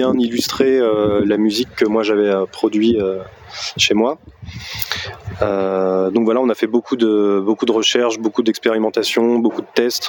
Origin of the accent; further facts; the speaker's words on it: Tours, Centre-Val de Loire, France; on vient de Tours, en région centre.